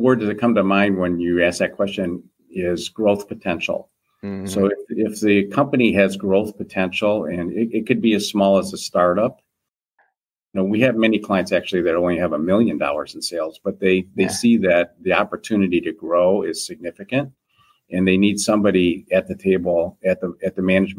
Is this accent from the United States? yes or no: yes; Detroit, Michigan, United States; So I started my career in where I grew up in Detroit, Michigan.